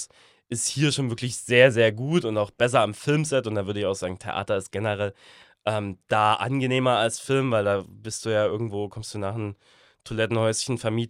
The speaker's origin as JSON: {"language": "German", "country": "Germany", "said": "als Deutscher"}